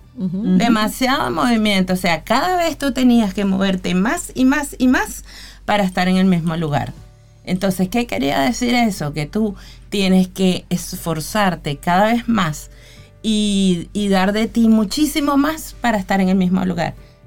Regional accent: Venezuela; Yo soy de Venezuela, por eso digo que...

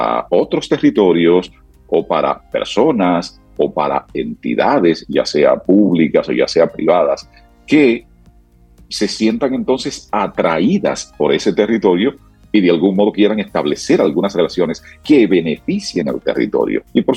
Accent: Sabaneta, Santiago Rodríguez, Dominican Republic; El caso localista es el siguiente, es en mi pueblo, es en Sabaneta, Santiago Rodríguez.

